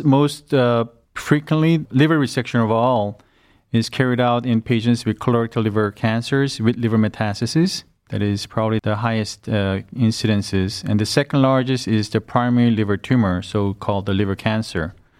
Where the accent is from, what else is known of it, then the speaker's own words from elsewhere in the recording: South Korea; English is a second language; now in United States; Okay, well, I have a relatively very different background. I had most of my education back in South Korea, and I developed my career back in South